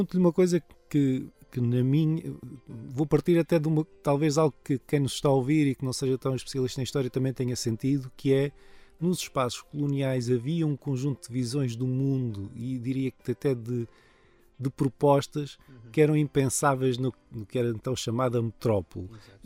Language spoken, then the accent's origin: Portuguese; Madeira, Portugal; Eu sou natural da Madeira